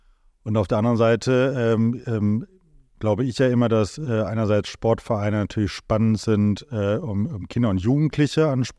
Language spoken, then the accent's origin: German; Wuppertal, North Rhine-Westphalia, Germany; Also ich komme aus Wuppertal, wir waren mal früher eine große Schwimmstadt, ja, oder Schwimmerstadt.